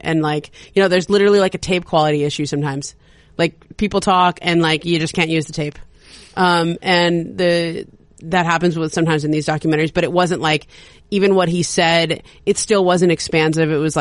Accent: California, United States; accent: Valley girl; Like I talk fast like I'm from New York, but I have this like very casual like in your nose and whatever. It's like cause I'm from the San Fernando Valley.

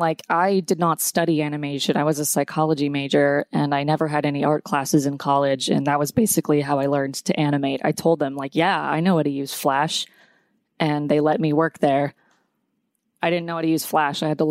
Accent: Atlanta, Georgia, United States; also born or lived in New York; because I grew up in Atlanta and I always knew like Turner and Cartoon Network were around and within reach, theoretically.

